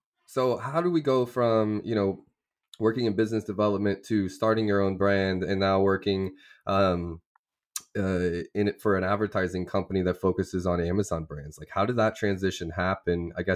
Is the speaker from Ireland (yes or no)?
no; Canada; also born or lived in Africa; now in Kansas City, United States; I'm Canadian as well. I'm a dual citizen. So I grew up in Africa until I was 16 and then moved here to Kansas City.